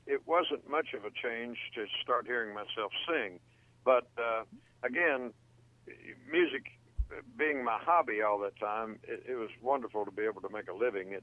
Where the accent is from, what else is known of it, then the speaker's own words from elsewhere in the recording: Kentucky, United States; We still have the farm that I was raised on in Kentucky